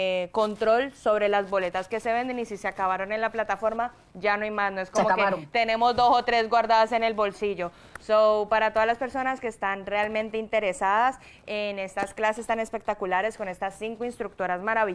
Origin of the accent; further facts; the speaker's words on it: Cali, Valle del Cauca, Colombia; Sí, soy caleña.